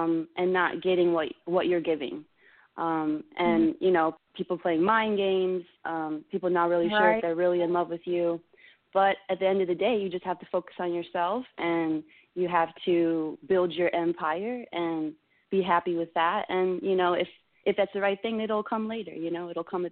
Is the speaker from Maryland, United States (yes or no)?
yes; Maryland, United States; also born or lived in Florida; Yeah, I was born in Florida. I was raised in Maryland. And then I came back to Florida for college, and I studied music.